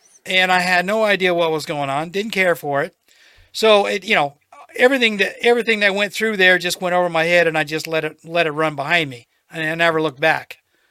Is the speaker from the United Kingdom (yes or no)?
no; Ireland; And things didn't go well because I'm Irish.